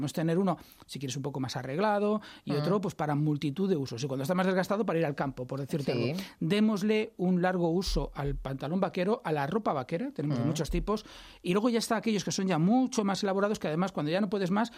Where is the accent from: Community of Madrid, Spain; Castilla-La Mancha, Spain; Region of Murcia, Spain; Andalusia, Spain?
Community of Madrid, Spain; Madrid; Como estamos en Madrid y somos muy madrileños